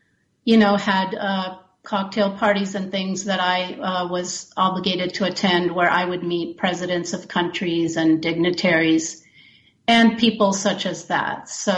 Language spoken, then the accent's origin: English; Italy; also born or lived in Chile / Lesotho / Dominican Republic / Argentina; I grew up in Chile, in Lesotho, which is in Africa, in the Dominican Republic, Argentina, and my high school years in Italy. So I grew up trilingual, and the lifestyle was wealthy.